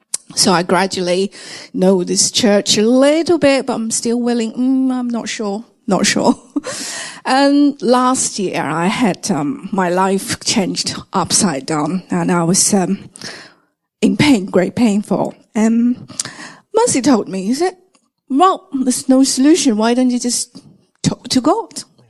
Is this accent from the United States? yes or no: no; China; English is a second language; moved away; I come from China, and I grew in China, and which, by the time when we were raising up, we are no believers. We don't believe anything supernatural.